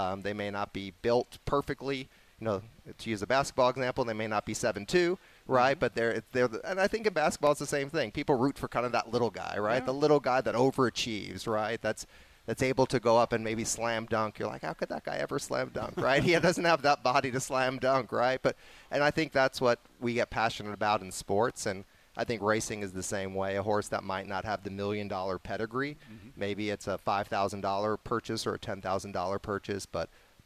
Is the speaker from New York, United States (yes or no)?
yes; Brooklyn, New York, United States; now in Tucson, United States; I was a Brooklyn kid, born and raised in Brooklyn, New York, and came out to Tucson for my degree in racetrack management